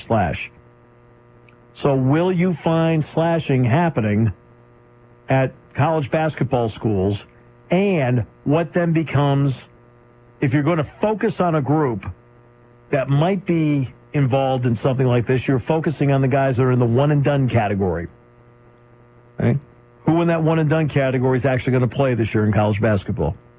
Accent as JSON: {"language": "English", "town": "Enfield", "region": "Connecticut", "country": "United States", "tie": "born or raised there", "said": "I grew up in Enfield, Connecticut."}